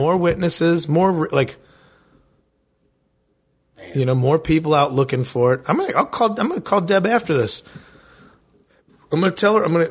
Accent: Addison, Illinois, United States; I'm from Addison, so I'm like where Melrose Park is, and I'm like maybe three neighborhoods straight west of there.

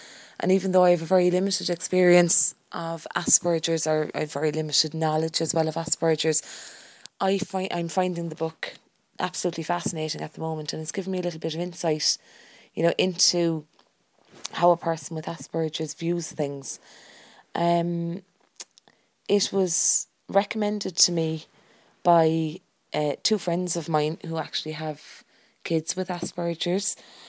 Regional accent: Cork, Munster, Ireland; from Cork on Audioboo.

